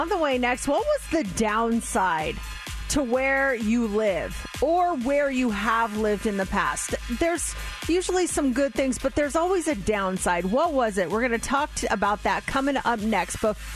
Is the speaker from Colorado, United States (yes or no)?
yes; Colorado, United States; now in Las Vegas, United States; growing up in Colorado, the first thing that popped into my mind was the winters